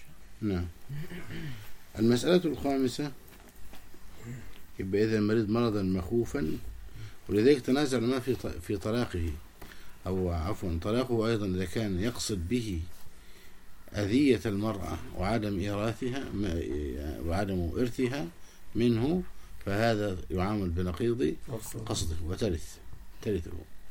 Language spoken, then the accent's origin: Arabic; Egypt; كثير خصوصا عندنا في مصر كثير يحصل هذا